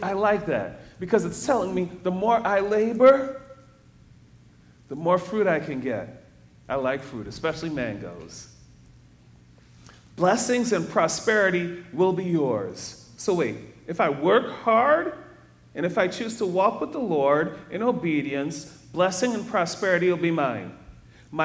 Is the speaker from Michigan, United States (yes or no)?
yes; Detroit, Michigan, United States; And sometimes when people found out that I grew up in the church and I'm from Detroit, they still ask me about cannolis